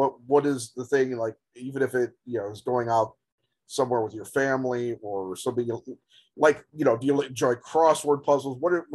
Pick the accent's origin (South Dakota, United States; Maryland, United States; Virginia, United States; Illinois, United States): Illinois, United States; Chicago; It as a Chicagoan, it might be a little too sunny too often for me